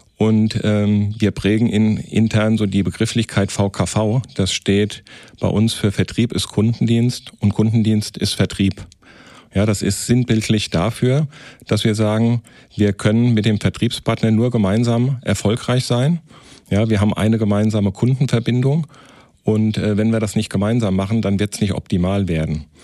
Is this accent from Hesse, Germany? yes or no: yes; Hesse, Germany; bei uns im Rheingau